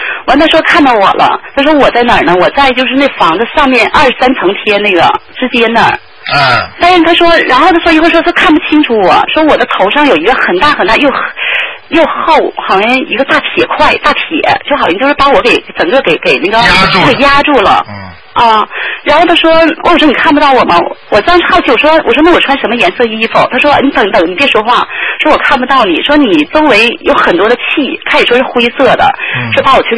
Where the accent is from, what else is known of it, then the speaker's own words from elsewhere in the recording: Heilongjiang, China; 我是中国的，而且我是中国黑龙江的。